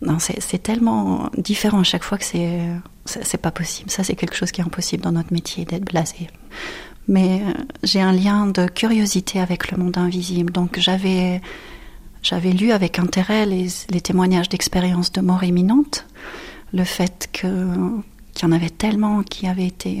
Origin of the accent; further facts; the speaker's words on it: France; parce qu'en tant que bonne française, les langues, c'est pas notre fort.